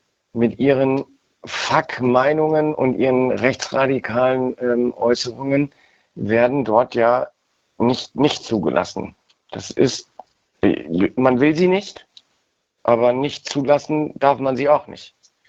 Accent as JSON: {"language": "German", "town": "Cologne", "region": "North Rhine-Westphalia", "country": "Germany", "tie": "born or raised there", "said": "in meiner Heimatstadt Köln"}